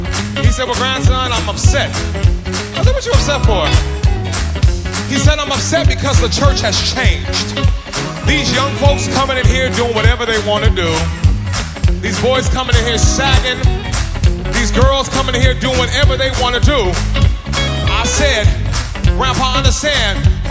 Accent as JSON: {"language": "English", "town": "Bakersfield", "region": "California", "country": "United States", "said": "Now, I'm a boy from Bakersfield, California."}